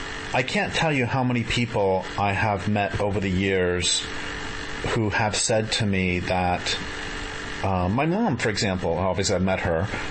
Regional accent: the West, United States; I grew up in the West, so my only experience of fireflies is when I've seen them when I happen to be in the South or the Midwest.

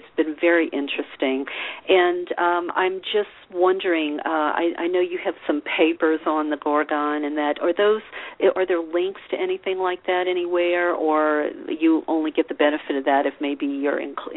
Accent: the South, United States; I'm from the South, and I don't know whether 20-year-old girls still get this message growing up in the South

